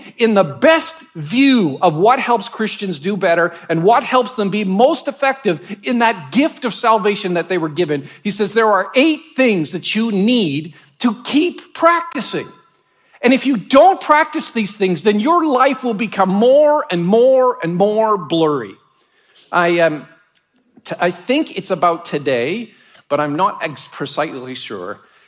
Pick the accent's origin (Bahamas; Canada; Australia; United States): Canada; I grew up in Canada